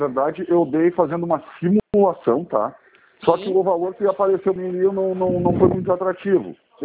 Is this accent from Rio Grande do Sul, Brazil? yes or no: yes; Porto Alegre, Rio Grande do Sul, Brazil; Não, não, sou de Porto Alegre.